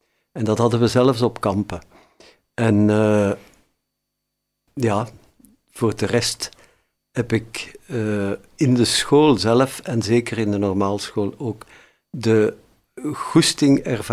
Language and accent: Dutch; Hoegaarden, Flanders, Belgium; also born or lived in Tienen; Ik ben geboren in Tiene, in 49, dus je kunt zien hoe oud ik ben. En de eerste 20 jaar van mijn leven heb ik gewoond in Hoegaarde. Vandaar zijn mijn ouders. En daar heb ik dus heel mijn jeugd doorgebracht, naar de lagere school geweest.